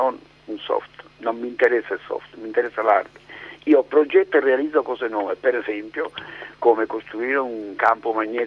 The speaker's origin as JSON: {"language": "Italian", "region": "Sicily", "country": "Italy", "said": "Vengo dalla Sicilia, conosco la Sicilia, la mia terra la conosco."}